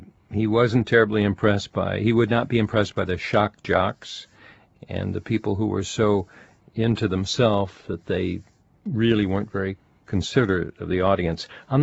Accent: Chicago, Illinois, United States; I'm from Chicago, and I was just very taken by the style and the magnificence of this hour-long show.

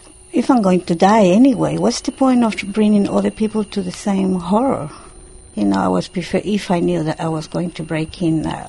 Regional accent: Chile; I come from Chile.

